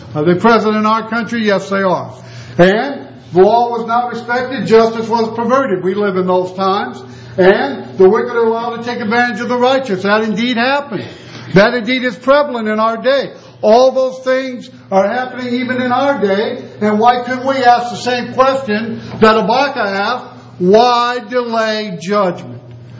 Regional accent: United States; I am so thankful and honored that I'm an American citizen

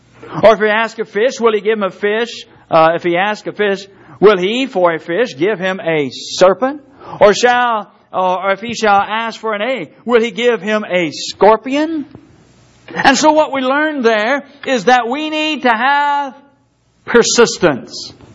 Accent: Louisville, Kentucky, United States; I grew up in Louisville, and we live in the subdivision.

